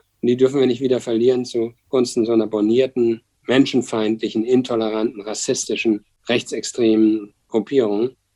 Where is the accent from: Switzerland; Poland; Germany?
Germany; Rhineland-Palatinate; born there; Ich bin ja gebürtiger Pfälzer